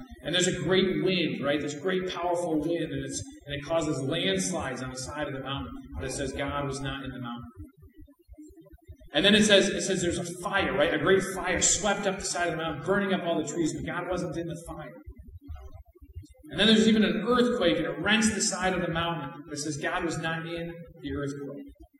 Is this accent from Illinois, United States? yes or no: yes; Illinois, United States; My grandfather, I grew up in Illinois. He lived in New Jersey